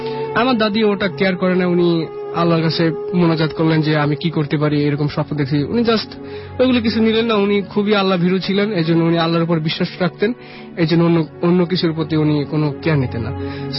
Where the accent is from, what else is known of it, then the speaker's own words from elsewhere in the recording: Gopalganj, Dhaka Division, Bangladesh; born there; now in Gazipur, Bangladesh; আমি গাজীপুর থেকে আসছি, আমার জন্মস্থান গোপালগঞ্জে।